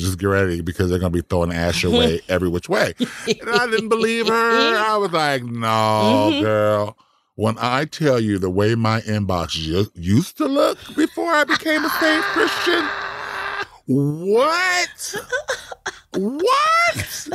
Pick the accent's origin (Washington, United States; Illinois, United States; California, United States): California, United States; Compton; You know I'm from Compton, right? You do know that.